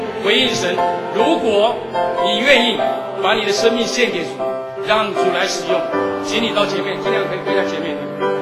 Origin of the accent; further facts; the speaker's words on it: China; 有一个西方的牧师就预言预测二十一世纪是我们中国人宣教的世纪。